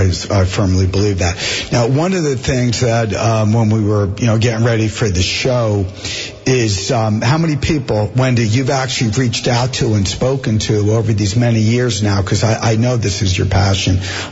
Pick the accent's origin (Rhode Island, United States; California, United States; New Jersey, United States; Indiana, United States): New Jersey, United States; Springfield; I grew up in Springfield, New Jersey.